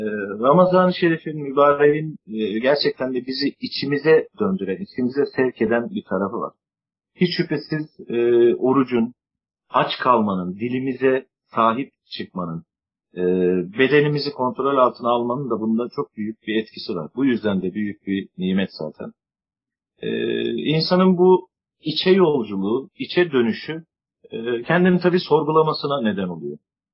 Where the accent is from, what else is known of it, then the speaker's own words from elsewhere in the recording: Istanbul, Turkey; Baba tarafı Arnavut, Selanik Arnavutu olan bir aileden. 8 kuşak, 9 kuşak İstanbullu olarak burada doğdum. İlk ortaokulu bulunduğum yerde Göztepe'de okudum.